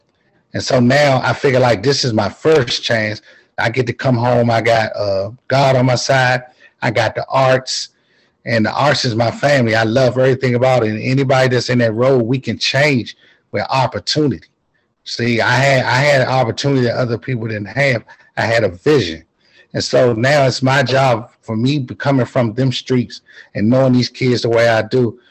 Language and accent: English; Washington, District of Columbia, United States; because anybody know I'm a kid from Southeast Washington, D.C.